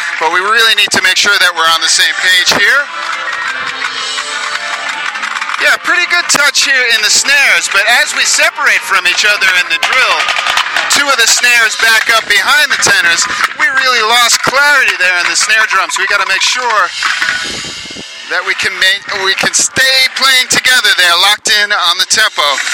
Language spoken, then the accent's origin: English; Melrose, Massachusetts, United States; I'm from Melrose, Massachusetts